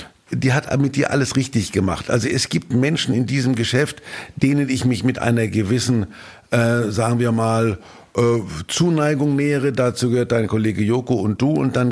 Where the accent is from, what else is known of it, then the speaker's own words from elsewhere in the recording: Kulmbach, Bavaria, Germany; ich komme aus der Weltstadt Kulmbach.